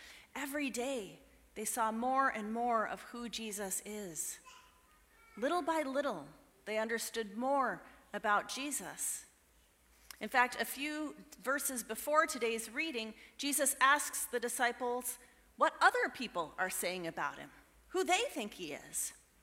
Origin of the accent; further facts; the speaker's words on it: West Coast, United States; I grew up on the West Coast, where every 3 or 4 days, the fog would roll in over the hills, kind of like nature's air conditioning.